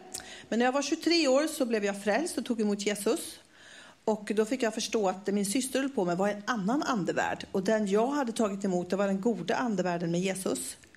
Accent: Skara, Västra Götaland County, Sweden; Jag är från Skara ursprungligen.

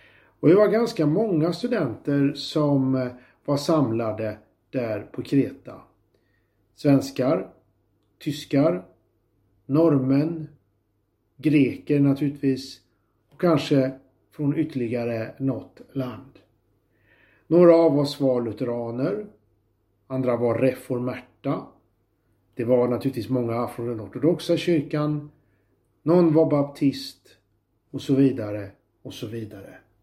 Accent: Jönköping, Jönköping County, Sweden; När jag gick gymnasiet på 80-talet hemma i Jönköping, då hade vi en mycket entusiastisk religionslärare.

